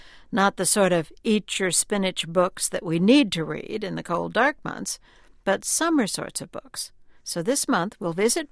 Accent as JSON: {"language": "English", "region": "New Mexico", "country": "United States", "said": "I'm from New Mexico, so I'm partial to the food."}